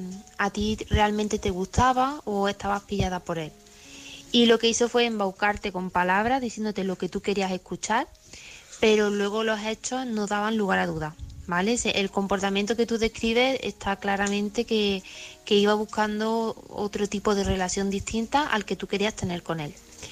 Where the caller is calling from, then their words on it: Córdoba, Andalusia, Spain; corresponsal de Córdoba.